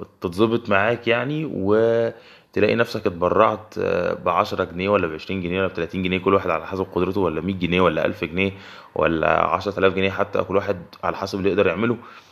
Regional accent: Egypt; اللي هو احنا اعتقد بنسميهم عندنا في مصر،

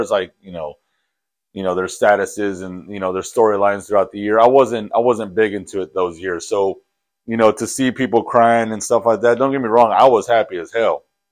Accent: Texas, United States; the Texas Rangers, again, I'm from Texas, so the Texas Rangers had an outstanding season.

